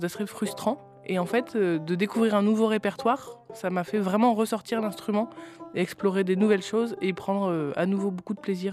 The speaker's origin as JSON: {"language": "French", "region": "Provence-Alpes-Côte d'Azur", "country": "France", "said": "Eh bien, moi, du coup, je viens des Hautes-Alpes"}